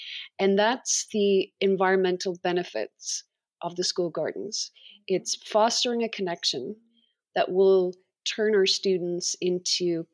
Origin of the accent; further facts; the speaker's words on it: Dublin, Leinster, Ireland; whether it was being by the sea, because I grew up in Dublin, or going into the woods, I really, really love trees.